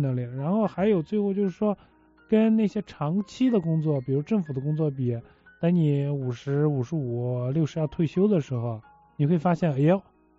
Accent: China; 给这个我们中国人都开开思路嘛

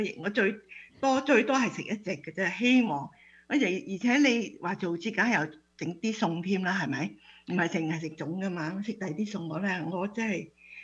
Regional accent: Guangdong, China; 因為我哋廣東人包嗰啲實啲

